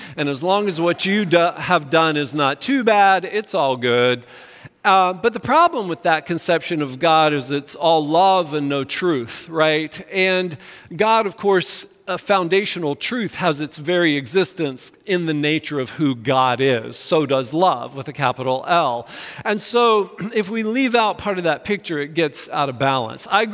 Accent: North Carolina, United States; Now, I am from Western North Carolina.

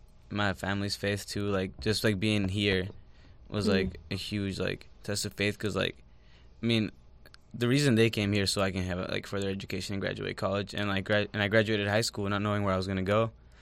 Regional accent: United States; just growing up in the United States, like, we, like, have to face a lot of trials.

